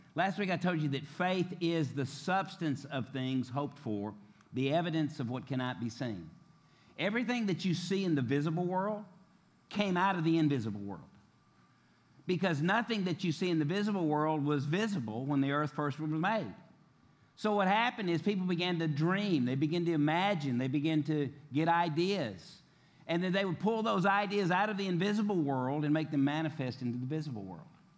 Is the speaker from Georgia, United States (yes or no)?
no; Tennessee, United States; I'm from Tennessee, too.